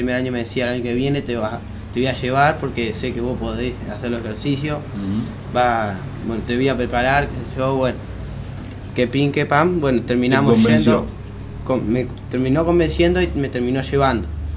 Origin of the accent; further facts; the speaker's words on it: Caseros, Buenos Aires Province, Argentina; Yo soy, muchos me dicen que soy de acá, pero culturalmente soy de Caseros.